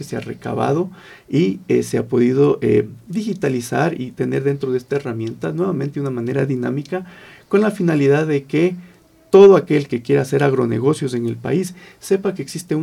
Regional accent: Ecuador; Justamente la intención es encontrarnos como ecuatorianos productivos y también con el mundo.

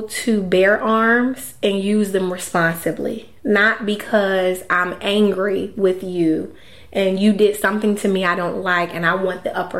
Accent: Detroit, Michigan, United States; So, I grew up in Detroit. I grew up in, it was a very city-like environment, rough.

